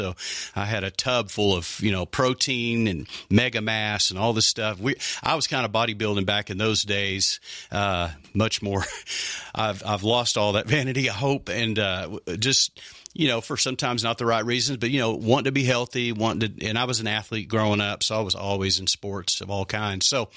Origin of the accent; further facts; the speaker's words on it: Texas, United States; I grew up in West Texas, and we were all about meat up there.